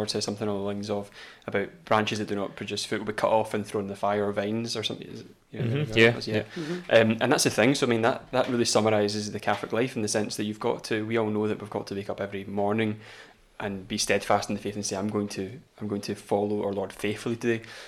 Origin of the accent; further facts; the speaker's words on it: Paisley, Scotland, United Kingdom; I didn't really like him because I'm from Paisley.